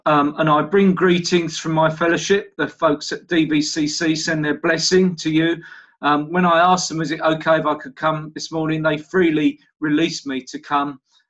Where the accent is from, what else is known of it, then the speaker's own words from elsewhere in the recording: Bromley, London, United Kingdom; So I was born in Bromley. I like Ken Medhurst would have said, I went to church before I was born, and I grew up in Southborough Baptist. That's the Baptist church near Petswood until the age of six.